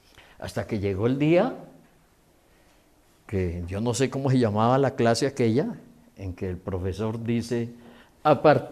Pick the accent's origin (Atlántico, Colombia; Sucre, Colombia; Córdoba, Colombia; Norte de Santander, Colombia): Norte de Santander, Colombia; Pamplona; moved away as an adult; now in Bogotá, Colombia; venía de pueblo. Yo vine de Pamplona, pueblo pequeño, a estudiar aquí a Bogotá. Entonces, primero el choque fue violento de pueblerino a capitalino.